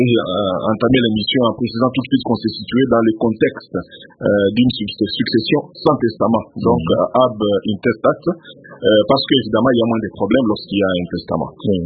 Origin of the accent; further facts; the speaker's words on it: DR Congo; c'est souvent le cas ici chez nous en RDC